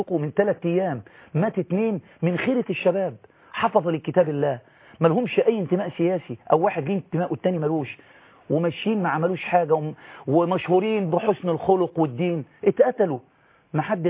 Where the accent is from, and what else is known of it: Egypt